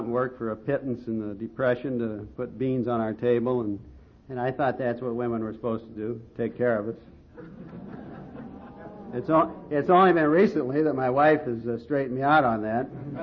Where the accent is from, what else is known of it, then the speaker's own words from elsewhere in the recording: Omaha, Nebraska, United States; I'm the youngest of 14 children. And we were raised here in Omaha.